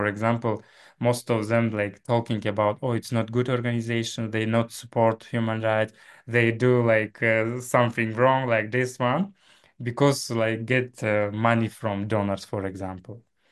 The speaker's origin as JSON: {"language": "English", "country": "Tajikistan", "said": "I'm from Tajikistan."}